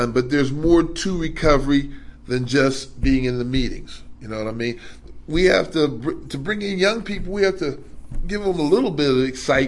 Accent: Pittsburgh, Pennsylvania, United States; I'm from the Pasna area, Pittsburgh.

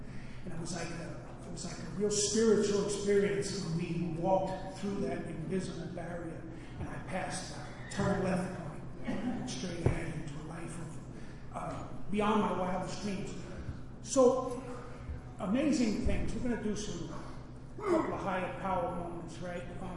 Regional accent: New York, United States; also born or lived in Auburn; I said, I guess I'm from upstate New York. I've been up there a lot longer than I've been in the city. But now I live in Woodstock, and I really enjoy it.

